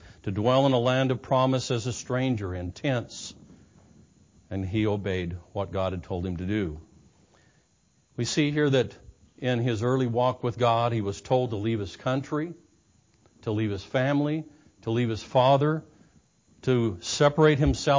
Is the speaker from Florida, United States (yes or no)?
no; Bakersfield, California, United States; I'm from Bakersfield, California.